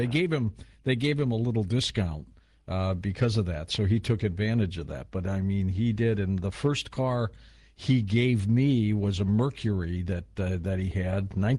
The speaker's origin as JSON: {"language": "English", "town": "Dearborn Heights", "region": "Michigan", "country": "United States", "tie": "born or raised there", "said": "I was raised in Dearborn Heights"}